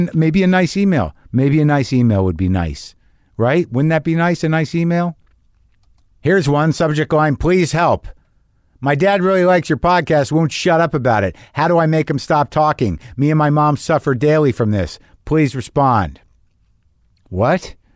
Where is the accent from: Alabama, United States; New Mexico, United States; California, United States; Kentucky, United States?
New Mexico, United States; Albuquerque; I grew up in New Mexico, like in Albuquerque.